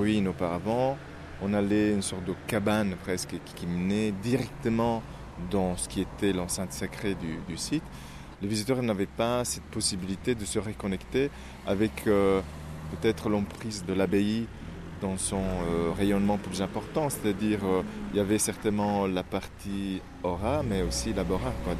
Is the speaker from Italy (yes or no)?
yes; Italy; Moi, je suis italien.